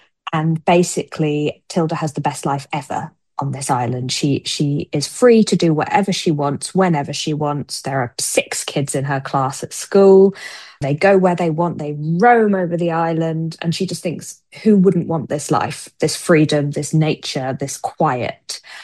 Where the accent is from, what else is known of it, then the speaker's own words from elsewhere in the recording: Peckham, London, United Kingdom; as a child growing up in Peckham.